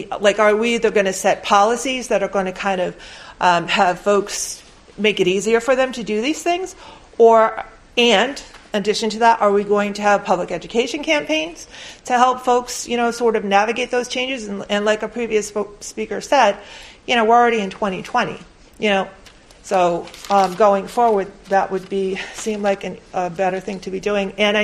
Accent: Taunton, Massachusetts, United States; I'm from Taunton, Massachusetts.

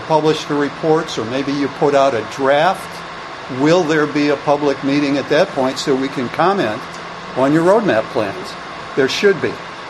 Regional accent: Stowe, Massachusetts, United States; from Stowe, Mass., also a member of Elders Climate Action

